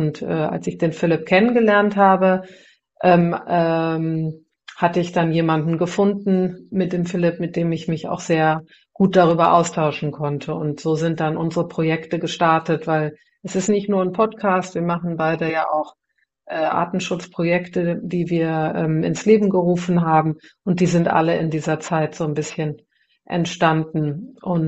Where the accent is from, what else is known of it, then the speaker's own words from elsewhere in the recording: Cologne, North Rhine-Westphalia, Germany; Ich komme ja aus der Stadt, aus Köln, mit einem Garten allerdings